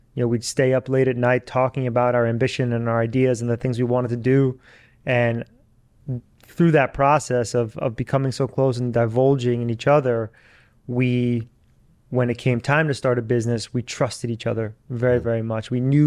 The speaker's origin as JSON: {"language": "English", "town": "Queens", "region": "New York", "country": "United States", "said": "he was from Westchester, I was from Queens."}